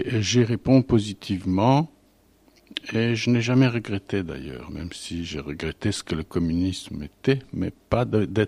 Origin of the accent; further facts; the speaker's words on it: Bessarabia, Moldova; moved away; Ce jour-là, quand nous avons quitté la Bessarabie.